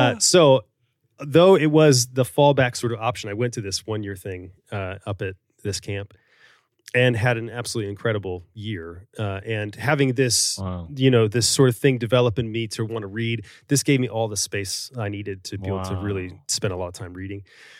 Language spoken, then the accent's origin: English; Chicago, Illinois, United States; because I grew up in Chicago, to be at Wheaton or to be at Moody